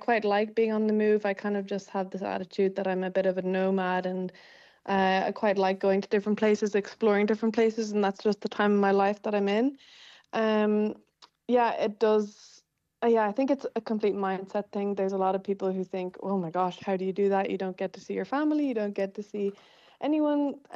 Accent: Ireland; And even when we're from Ireland

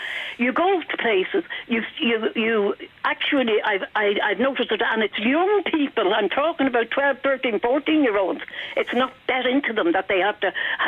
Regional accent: Ireland; We all know, we are Irish, and we went through the thing.

